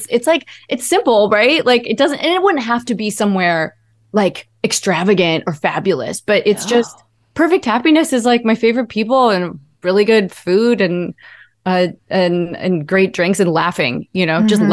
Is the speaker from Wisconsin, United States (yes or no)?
no; Ohio, United States; I grew up in Ohio.